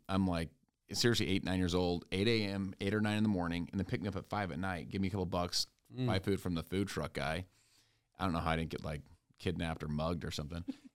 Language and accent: English; Salt Lake City, Utah, United States; I'm from Salt Lake City.